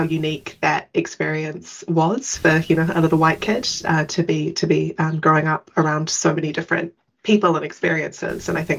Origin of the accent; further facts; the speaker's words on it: Auckland, New Zealand; I grew up in Auckland, so sort of in the border between Mount Roskill and Three Kings, and that's part of Auckland, a really vibrant multicultural community.